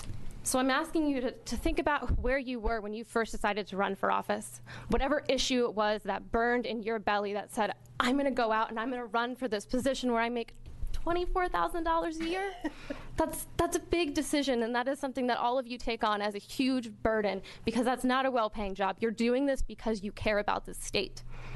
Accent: Portland, Oregon, United States; Portland.

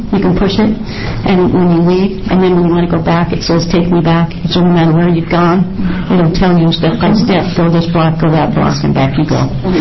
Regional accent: Silverton, Oregon, United States; And then myself, American Council of the Blind, and I'm from Silverton.

